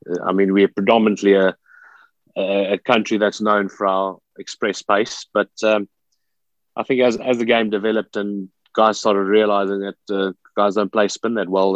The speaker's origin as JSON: {"language": "English", "town": "Witbank", "region": "Mpumalanga", "country": "South Africa", "tie": "born or raised there", "also_born_or_lived": "Pretoria", "said": "Yeah, so I grew up in Witbank. I'm not sure you guys will be familiar with Witbank. It's quite a small town at that stage in regards to size."}